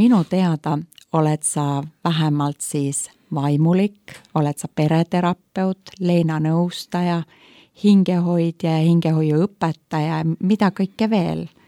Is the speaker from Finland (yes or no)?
yes; Finland; Estonian is a second language; Ma siin jäin mõtlema, et mina kui soomlane vahesti lähtun ka Eesti soomekeele vahest